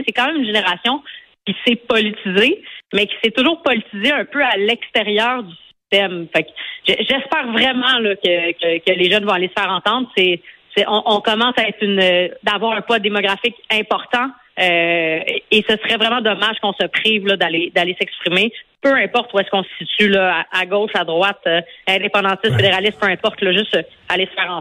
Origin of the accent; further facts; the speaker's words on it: Montreal, Quebec, Canada; j'habite à Montréal, où j'ai grandi dans Maurice-Richard.